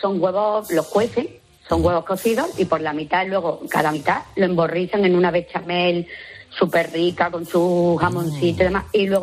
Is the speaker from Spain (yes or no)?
yes; Antequera, Andalusia, Spain; soy de Antequera, aquí de Málaga.